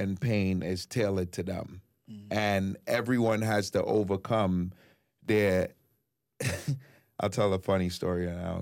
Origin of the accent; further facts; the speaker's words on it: Trinidad & Tobago; also born or lived in Flatbush; I come from Trinidad, and after Trinidad was Flatbush